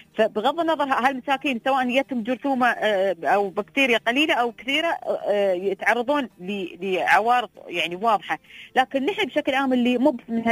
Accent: United Arab Emirates; نحن أمس يعني في العين نزل عندنا المطر

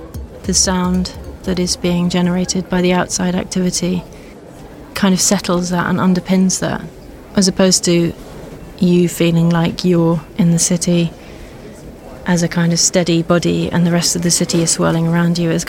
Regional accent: London, United Kingdom; I'm from South London and I remember taking the bus

